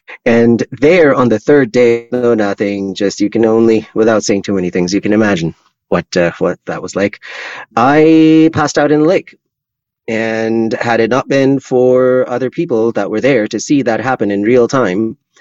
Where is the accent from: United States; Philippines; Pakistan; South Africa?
Pakistan; English is a second language; moved away as an adult; now in Canada; I'm originally Pakistani. I came to Canada when I was 19, and I'm the elder son in my family, and I have a younger brother.